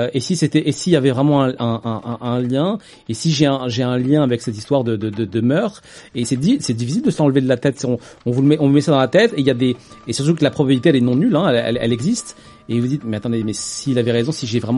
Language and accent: French; Algiers, Algiers Province, Algeria; c'est une bibliothèque très éclectique dans laquelle j'ai grandi à Alger.